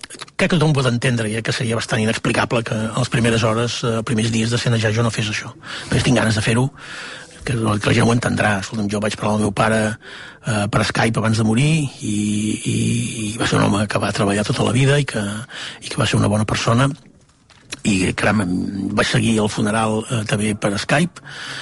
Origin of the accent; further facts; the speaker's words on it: Girona, Catalonia, Spain; si li dic que sóc de Girona.